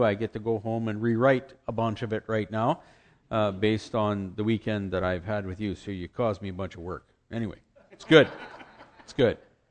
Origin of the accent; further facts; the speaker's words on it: Saskatchewan, Canada; I'm from Saskatchewan. Saskatchewan is like the northern frontier of the North American continent almost. Like we have in Saskatchewan, we got the northernmost international airport where I live.